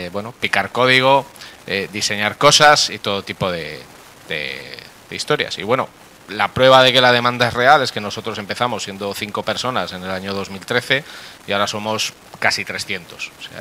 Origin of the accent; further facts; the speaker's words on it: Zaragoza, Aragon, Spain; soy de Zaragoza, la ciudad más importante del planeta.